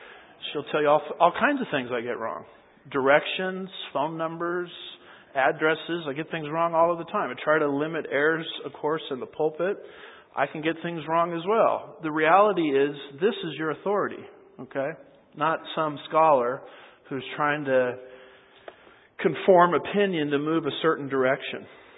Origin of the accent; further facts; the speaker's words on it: United States; Because I'm an American, and that's my constitutional right to have two cars in my garage.